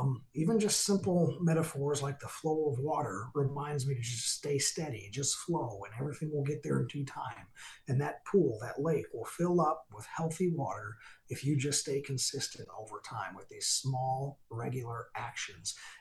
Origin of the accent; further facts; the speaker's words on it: England, United Kingdom; So they know I'm English.